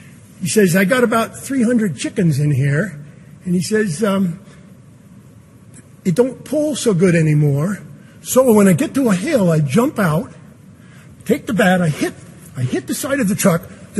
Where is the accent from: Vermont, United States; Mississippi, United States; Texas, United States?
Vermont, United States; Burlington; So I'm at Middlebury, say the Rotary Club. I'm from Burlington, and the fellows, the president of the Rotary Club, is going to introduce me as one of those people in my life.